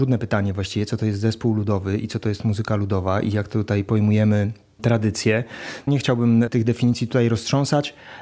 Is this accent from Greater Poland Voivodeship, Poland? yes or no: no; Jarosław, Subcarpathian Voivodeship, Poland; pochodzę z Jarosławia